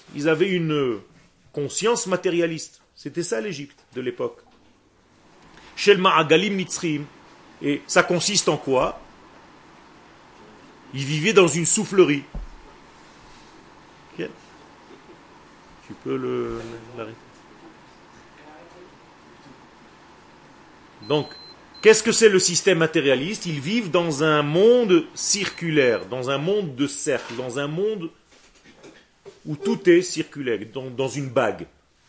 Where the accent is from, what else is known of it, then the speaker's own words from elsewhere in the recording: Israel; born there; first language Hebrew; French is a second language; Non, je suis israélien. Okay. Je suis né en Israël, ma langue natale c'est l'hébreu. Donc j'ai appris le français juste pour venir enseigner au Machon Meir.